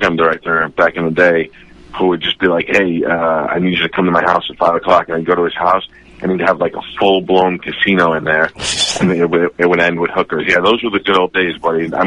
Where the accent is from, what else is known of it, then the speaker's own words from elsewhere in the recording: Staten Island, New York, United States; moved away as an adult; Yeah, I was born in Staten Island. I went to St. Joseph by the Sea High School, Faggoty Catholic School. And then I moved here in 89